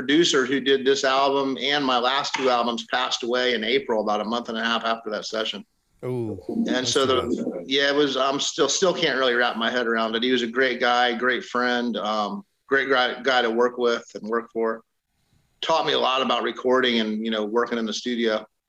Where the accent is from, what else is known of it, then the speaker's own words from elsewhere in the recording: Florida, United States; we're going to be doing some CD release shows in July and August through my home state of Florida.